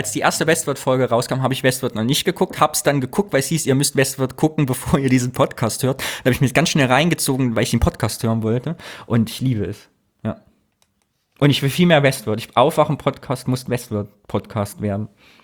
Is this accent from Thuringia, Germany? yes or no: yes; Thuringia, Germany; Also ich komme ja auch aus Thüringen ursprünglich, ne, vom fast platten Land.